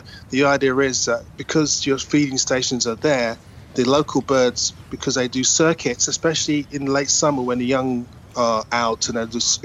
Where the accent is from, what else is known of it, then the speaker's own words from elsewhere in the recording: London, United Kingdom; born there; And then I was born in Northwest London as a human